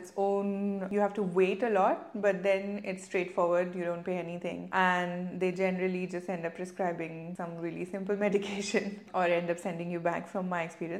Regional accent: India; I grew up in India where there is no medical insurance largely.

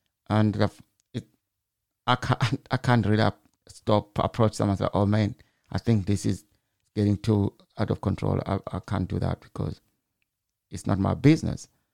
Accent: Zimbabwe; And some other places like me, I'm from Zimbabwe.

